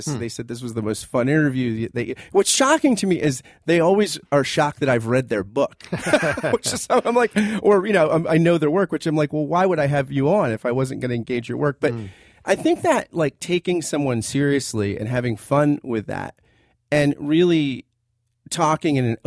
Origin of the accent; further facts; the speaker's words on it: New Jersey, United States; I grew up in New Jersey, and we were members of a Methodist church, but we didn't really go much.